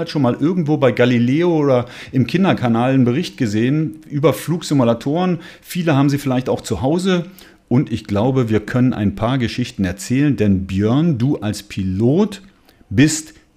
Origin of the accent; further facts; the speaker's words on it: Oschersleben, Saxony-Anhalt, Germany; also sprich in einem Betrieb in Oschersleben, wo ich herkomme.